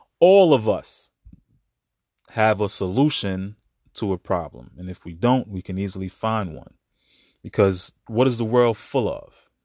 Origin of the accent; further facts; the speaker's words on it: Brooklyn, New York, United States; For example, growing up in Brooklyn, New York, Chinese food restaurant, beauty supply store, fish market, the dollar store.